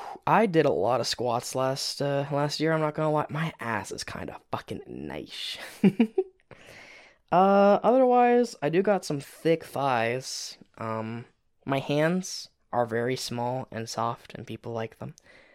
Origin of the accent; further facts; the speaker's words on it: Canada; I won't answer exactly where I'm from, but I'm Canadian.